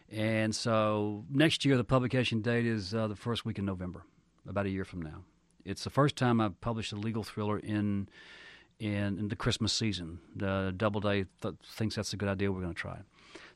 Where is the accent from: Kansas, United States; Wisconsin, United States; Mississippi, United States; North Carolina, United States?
Mississippi, United States; Southaven; I grew up in South Haven. I lived there for 20 years, so it's a suburb of Memphis. And so I spent a lot of time in Memphis as a kid. I still consider that area to be home.